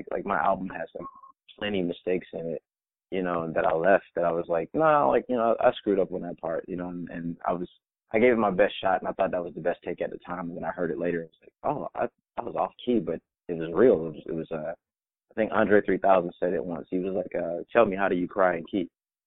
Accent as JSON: {"language": "English", "town": "Atlanta", "region": "Georgia", "country": "United States", "said": "I'm from Atlanta, so we have our summer nights here, where you can just hear all the crickets"}